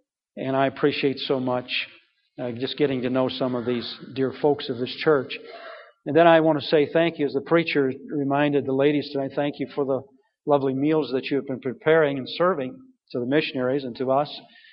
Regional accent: Rochester, Michigan, United States; I told you last night that I was born and raised in Michigan. I was born in Rochester, Michigan.

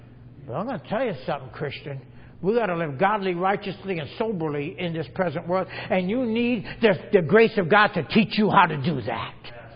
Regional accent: United States; I told her I was from America, and I wanted to bring something home to my family.

